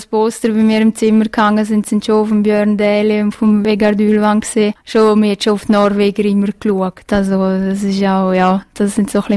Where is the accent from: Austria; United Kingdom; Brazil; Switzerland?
Switzerland; Graubünden; Und dazu noch Engadinerin oder Bündnerin zu sehen, das ist sicher nochmal speziell.